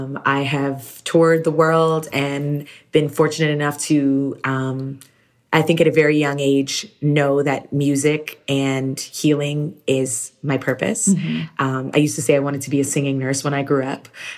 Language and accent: English; Toronto, Ontario, Canada; moved away; also born or lived in New York / Los Angeles / Florida; You know, I'm from Toronto originally. I've been blessed to live in New York, Los Angeles, Florida, just many different places.